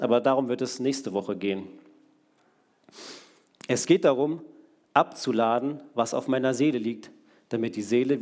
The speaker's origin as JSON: {"language": "German", "town": "Rimbach", "region": "Hesse", "country": "Germany", "tie": "born or raised there", "said": "Ich habe meine Heimat Rimbach wirklich geliebt. Aber wir mussten umziehen und als Kind muss man einfach mit umziehen. Ich konnte nicht dort bleiben. Also kamen wir in Lauterbach an."}